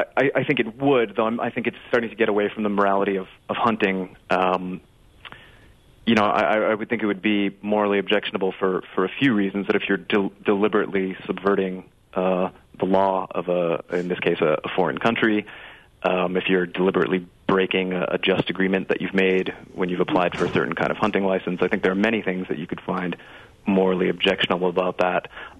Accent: Northeast, United States; I'm coming from the Northeast, very liberal academia

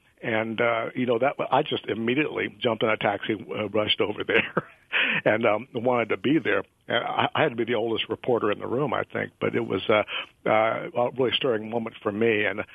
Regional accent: Middletown, Ohio, United States; I grew up in Middletown, Ohio, between Cincinnati and Dayton, which is also the home area of John Boehner.

